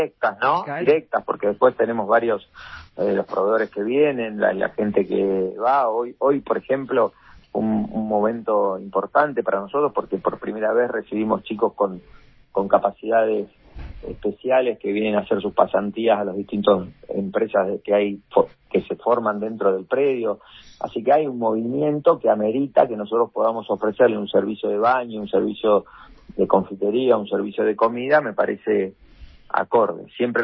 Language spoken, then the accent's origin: Spanish; Argentina; Bueno, nosotros somos argentinos, ¿no?